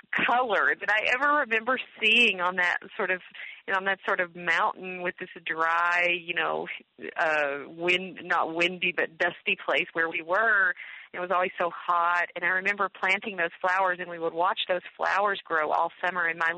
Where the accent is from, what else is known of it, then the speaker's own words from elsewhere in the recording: the South, United States; we called her Mamaw. I'm from the South.